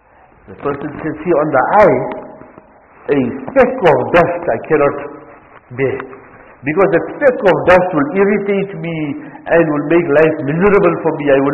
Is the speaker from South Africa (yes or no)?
yes; Gauteng, South Africa; One person, because we come from Gauteng, so one person met me in the street in Gauteng